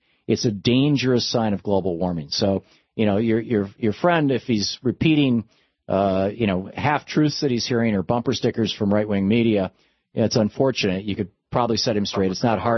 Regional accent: Michigan, United States; I grew up in Michigan, which is probably a lot colder than Petersburg, Tennessee.

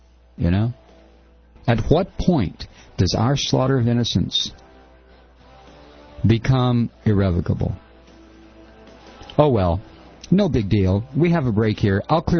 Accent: United States; I don't think about what is being done in my name. I'm an American.

